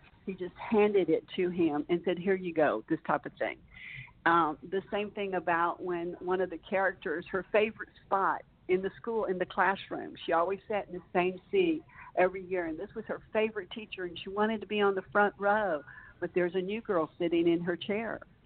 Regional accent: Alabama, United States; I grew up in Alabama, and sometimes we talk and write the same way.

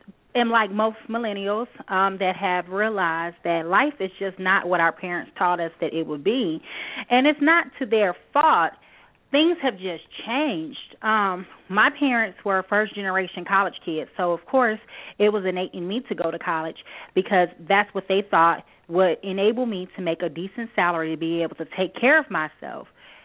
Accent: Gary, Indiana, United States; Gary, Indiana.

